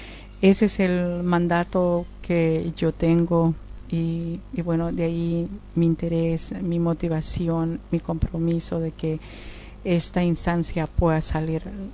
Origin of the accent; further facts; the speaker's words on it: Tiahuanacu, La Paz, Bolivia; de Tiahuanacu, soy del pueblo de Tiahuanacu, en la provincia Ingavi. Soy del Ayllu Huaraya, que del pueblo de Tiahuanacu es caminando como a una hora y media.